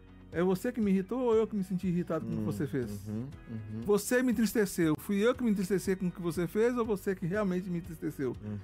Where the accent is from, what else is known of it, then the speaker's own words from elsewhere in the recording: Minas Gerais, Brazil; now in Natal, Brazil; Eu sou mineiro.